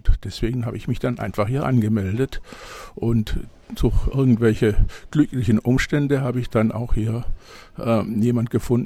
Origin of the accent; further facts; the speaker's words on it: Mönchengladbach, North Rhine-Westphalia, Germany; Ich komme aus Mönchengladbach. Bin 68 Jahre alt.